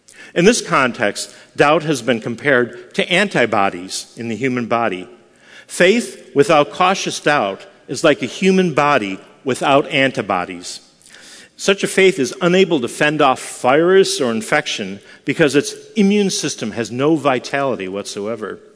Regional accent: Buffalo, New York, United States; On many wintry days, growing up in Buffalo, New York, my friends and I would wander around local golf courses

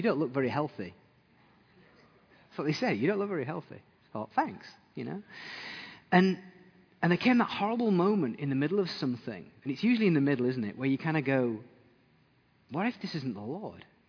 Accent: England, United Kingdom; also born or lived in Austria / Hungary; now in New Zealand; as an Englishman, we had to go through immigration and paperwork to pursue residency to be in New Zealand.

